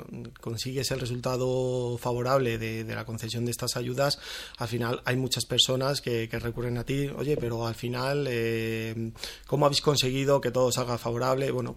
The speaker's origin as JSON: {"language": "Spanish", "town": "Aranjuez", "region": "Community of Madrid", "country": "Spain", "tie": "born or raised there", "said": "Yo, que soy de Aranjuez de toda la vida, así lo percibo"}